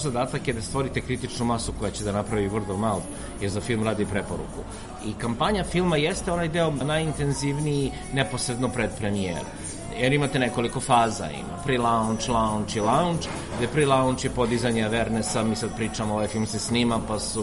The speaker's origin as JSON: {"language": "Serbian", "town": "Čačak", "region": "Moravica District", "country": "Serbia", "said": "krenuo sam s lokala kao Čačanin"}